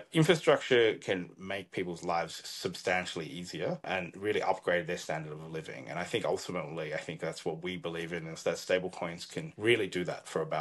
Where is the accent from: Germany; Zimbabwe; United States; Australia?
Australia; Adelaide, South Australia; growing up in Adelaide in Australia, which is a relatively smaller city, there wasn't really tech jobs or even that many finance jobs.